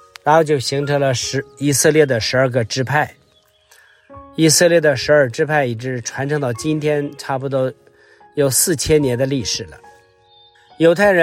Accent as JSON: {"language": "Chinese", "country": "China", "said": "就像我们中国人，我们中国人有时候很多人是富而不贵"}